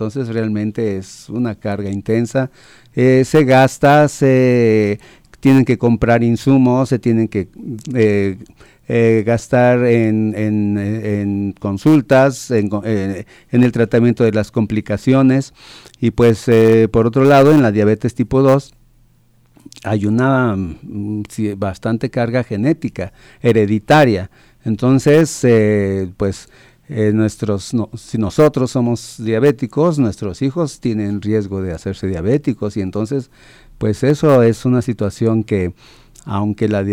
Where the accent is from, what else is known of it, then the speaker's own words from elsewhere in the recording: Mexico City, Mexico; born there; now in Jalisco, Mexico; nací en la Ciudad de México ya hace algunos ayeres, acabo de cumplir en marzo 65 años y en el pueblo de La Candelaria ya está mi familia